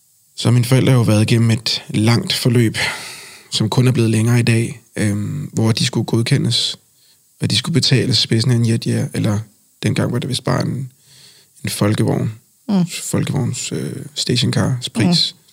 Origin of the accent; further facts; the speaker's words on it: Colombia; now in Denmark; Colombia er mit land. Og jeg mener selvfølgelig, at jeg kommer fra Colombia.